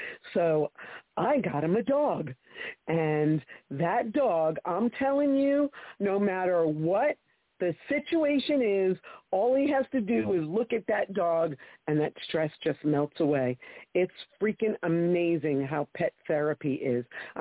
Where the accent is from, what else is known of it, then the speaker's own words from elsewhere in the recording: New Jersey, United States; I am also from New Jersey, and I love your show.